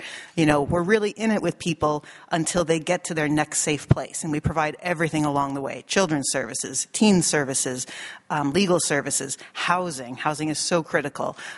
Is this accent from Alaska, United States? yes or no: yes; Bethel, Alaska, United States; I'm from the Bethel, and I work at the Tundra Women's Coalition.